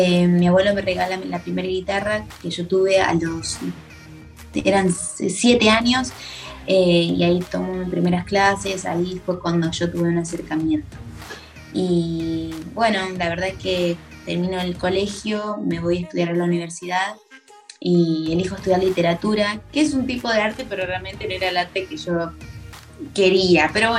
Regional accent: Nogoyá, Entre Ríos, Argentina; yo soy de Argentina, de Entre Ríos, que es una provincia, y de una ciudad muy pequeña que se llama Nogoyá.

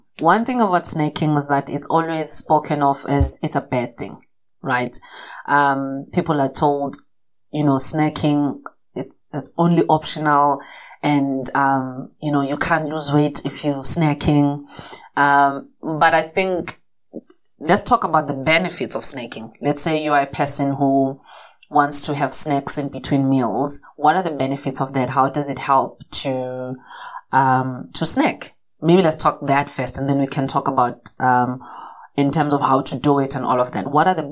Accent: Kwanongoma, KwaZulu-Natal, South Africa; I'm from Kwanongoma, so Nkandla is literally a stone thrown from where I'm from. You know, we breathe the same air with Nkandla people.

